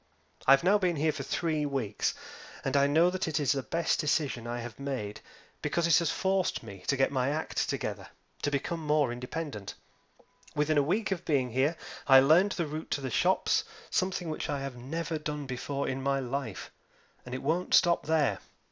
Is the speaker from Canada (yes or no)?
no; Bradford, Yorkshire and the Humber, United Kingdom; In 2012, I moved from my hometown of Bradford to Leeds, which is just down the road.